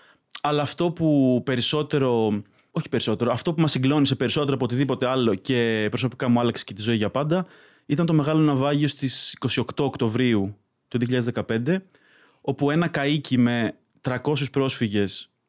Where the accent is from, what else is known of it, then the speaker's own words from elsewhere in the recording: Athens, Attica, Greece; Είμαι από την Αθήνα